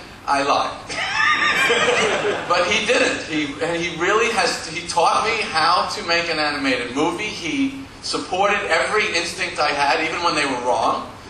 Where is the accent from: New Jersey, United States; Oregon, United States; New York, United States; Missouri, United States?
New York, United States; Now, for a Jewish boy growing up on Long Island, to have dinner with Steven Spielberg, this is like being bar mitzvah twice.